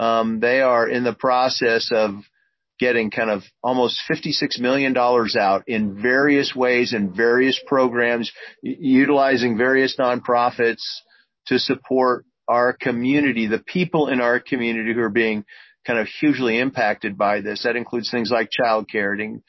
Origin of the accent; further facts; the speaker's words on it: Puyallup, Washington, United States; I'm from Puyallup